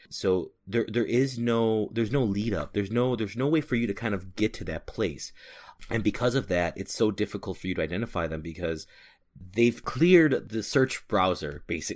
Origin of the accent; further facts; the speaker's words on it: Chicago, Illinois, United States; First of all, just as a Chicagoan, when someone tells me that a house has a crawl space